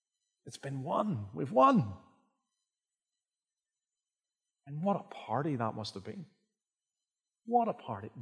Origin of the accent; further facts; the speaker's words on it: Ireland; I'm more of a Pierce Brosnan kind of man myself. Something to do with being Irish.